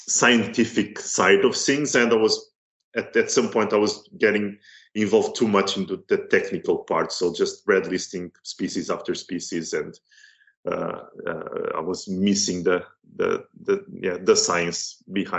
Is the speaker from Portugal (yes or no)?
yes; Portugal; now in Helsinki, Finland; I'm originally from Portugal, but I'm working now at the University of Helsinki at the Finnish Museum of Natural History